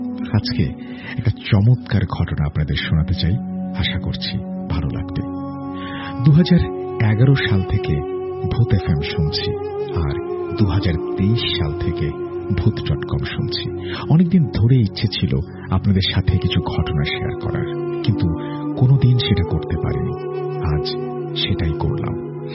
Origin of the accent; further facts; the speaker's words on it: Munshiganj, Dhaka Division, Bangladesh; born there; আমার জন্মস্থান মুন্সিগঞ্জ, আর ঈদের সময় সবসময় সেখানেই কাটাই।